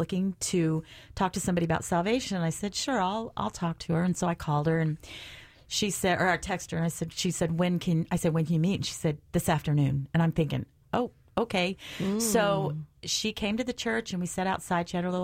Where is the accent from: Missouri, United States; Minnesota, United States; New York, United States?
Missouri, United States; I'm from Missouri